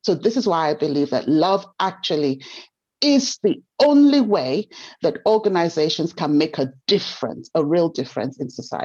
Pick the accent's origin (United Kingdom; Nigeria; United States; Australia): Nigeria; I grew up in Nigeria. I'm Black and female.